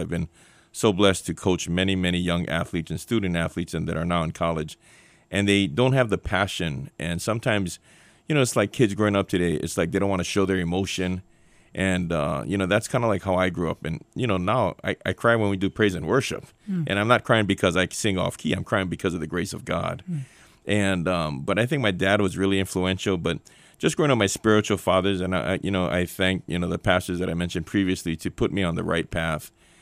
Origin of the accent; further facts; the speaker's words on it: Hawaii, United States; I grew up in the palatial estates of Aliamanu by Salt Lake. That's very close to Radford High School and Moanalua High School.